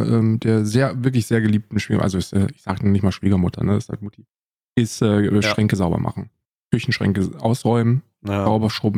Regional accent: West Germany, Germany; Ich hab dann als Westdeutscher gesagt

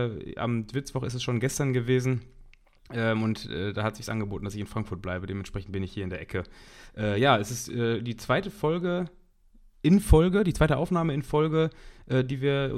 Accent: Turkey; also ich weiß doch als Türke dann noch besser

